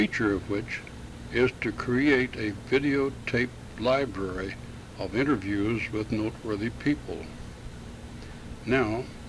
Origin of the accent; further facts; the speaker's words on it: Oklahoma, United States; born there; I was born in Oklahoma, August the 23rd, 1902. In the country, on a farm